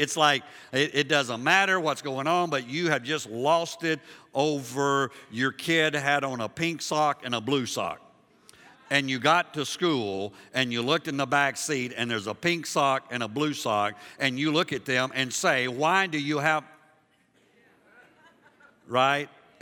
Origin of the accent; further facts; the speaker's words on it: Liberia; now in United States; I grew up in Africa. Most of you know that. I was born there.